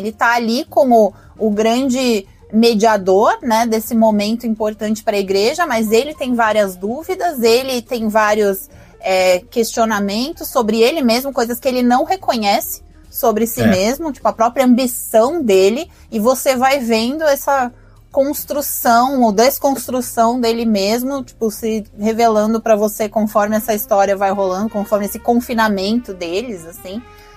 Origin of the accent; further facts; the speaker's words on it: Caxias do Sul, Rio Grande do Sul, Brazil; Eu sou de Caxias do Sul, no Rio Grande do Sul, a Serra Gaúcha, que é colonizada por italianos.